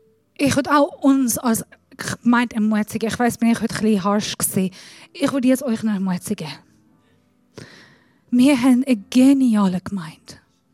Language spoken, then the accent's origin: German; Iran; German is a second language; now in Germany; Ich bin Iranerin. Ich komme nicht von dieser Kultur. Ich rede crappy Deutsch.